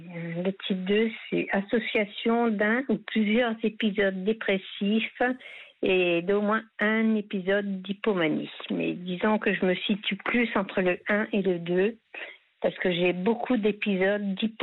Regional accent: Bourges, Centre-Val de Loire, France; moved away as an adult; Il y a bientôt 3 ans que je suis là, sinon je suis originaire de Bourges, dans le Berry.

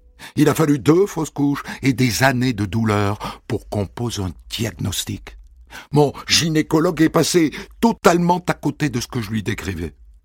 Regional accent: Concarneau, Brittany, France; J'ai grandi à Concarneau, dans le Finistère Sud, à 100 mètres de chez ma grand-mère maternelle, mamie Paulette.

